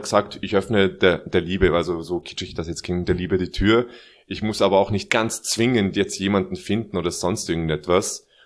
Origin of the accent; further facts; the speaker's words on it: Vienna, Austria; accent: Viennese; ich will ja meinen Wiener Akzent nicht so raushängen